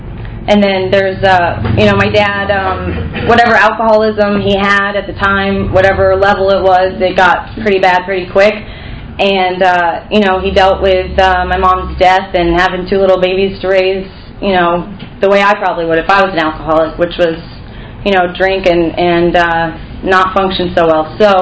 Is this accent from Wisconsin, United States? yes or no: no; Zephyr Hills, Florida, United States; So, I was born in Zephyr Hills, Florida, and my mom was an attorney, and my dad was a teacher. And Zephyr Hills, if you don't know about Zephyr Hills, you probably don't, but it's a very small town. I lived behind a dairy farm.